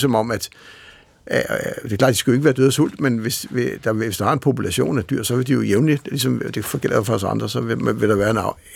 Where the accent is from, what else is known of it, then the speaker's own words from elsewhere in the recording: Zealand, Denmark; Jeg voksede op i Sognfri, og der var noget, der hedder Lyngby Åmose.